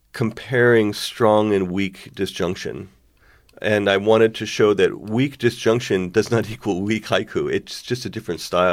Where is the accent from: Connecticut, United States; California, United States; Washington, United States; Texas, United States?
Connecticut, United States; I'm from Connecticut, mm-hmm. where they just our cicadas are buzzsaws.